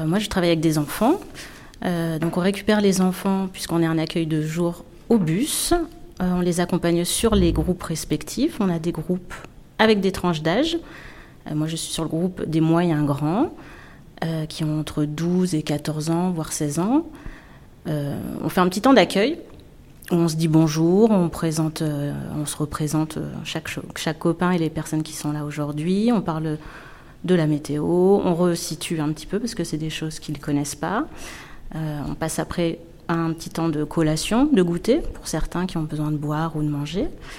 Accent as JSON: {"language": "French", "town": "Angoulême", "region": "Nouvelle-Aquitaine", "country": "France", "said": "j'ai 42 ans et je viens d'Angoulême."}